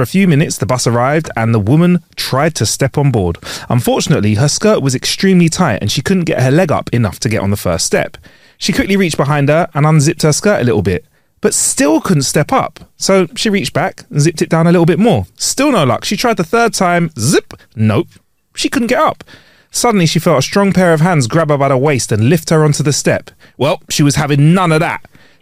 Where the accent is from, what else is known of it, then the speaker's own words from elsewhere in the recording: United Kingdom; we are from Great Britain and we are in Great Britain